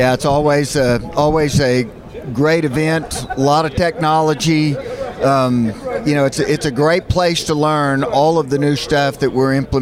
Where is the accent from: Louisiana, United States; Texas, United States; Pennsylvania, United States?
Texas, United States; Midland; I grew up here in Midland, and when I graduated from college, moved back to Midland